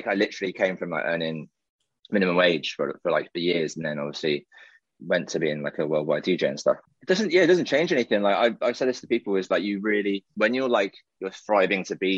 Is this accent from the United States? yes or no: no; South West England, United Kingdom; now in Swindon, United Kingdom; I'm from Cornwall, and I moved to a place called Swindon, which is near Bristol, just to be near the airport.